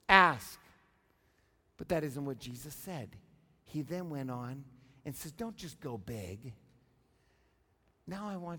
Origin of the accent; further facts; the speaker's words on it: Oklahoma, United States; now in Canada; I'm in Canada. There's more culture here. I'm from Oklahoma. We talk different. It's good to be in Canada.